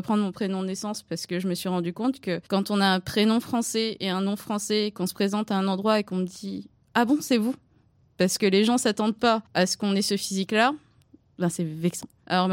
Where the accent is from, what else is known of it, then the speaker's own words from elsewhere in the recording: Vietnam; ma construction physique, ben, je suis vietnamienne et c'est comme ça.